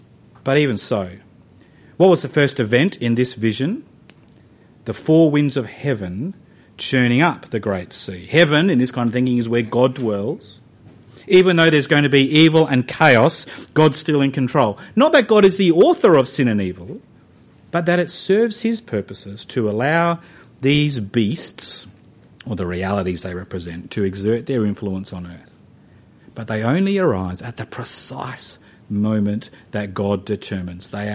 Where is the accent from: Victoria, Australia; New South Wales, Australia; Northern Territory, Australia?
Northern Territory, Australia; Darwin; When I was growing up in Darwin, people used to tell stories about kids out in the outback who had never, ever seen rain.